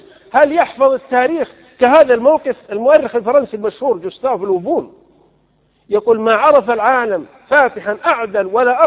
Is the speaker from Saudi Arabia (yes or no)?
yes; south, Saudi Arabia; أنا وأنا صغير في الجنوب، أنا من قبائل الجنوب